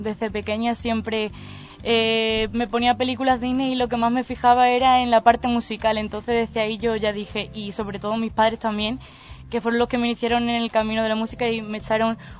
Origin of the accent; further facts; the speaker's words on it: Guareña, Extremadura, Spain; De hecho, este año estoy estudiando aquí a distancia y no me he movido para nada de mi pueblo.